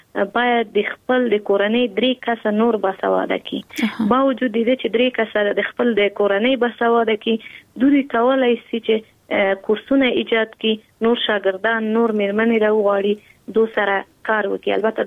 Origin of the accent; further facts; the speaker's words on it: Kabul, Afghanistan; په کابل کې زیږیدل یم، په کابل کې لوی شوم، په کابل کې مو تحصیلات مخکې وړي.